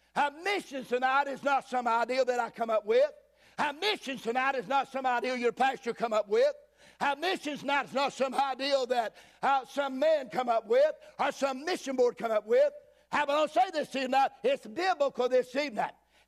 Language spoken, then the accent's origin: English; Boonville, North Carolina, United States; I have to tell people I'm from Mount Airy, North Carolina, because they have no idea what Boonville is